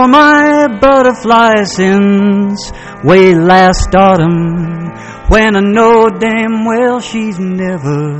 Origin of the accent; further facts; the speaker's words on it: Pasadena, California, United States; I'm from Pasadena, California. I look out there in the parking lot, and I'm the only California plate out there.